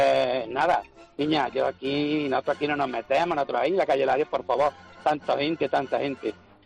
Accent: Bujalance, Andalusia, Spain; Mira, lo primero, soy de Bujalán, soy un pueblito de aquí de Córdoba.

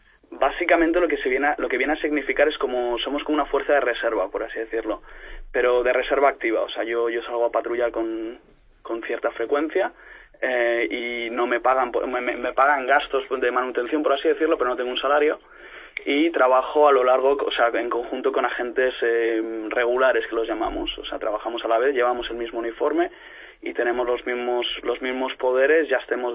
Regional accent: Madrid, Community of Madrid, Spain; moved away as an adult; now in United Kingdom; Yo soy de Madrid y me crié en Madrid y vine para acá cuando tenía 18 años. Esto hace como 10 años o así

